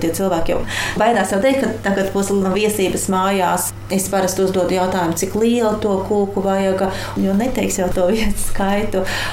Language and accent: Latvian; Riga, Latvia; moved away as an adult; Mēs no Rīgas ar māsu tikāmies šeit ar klases biedriem.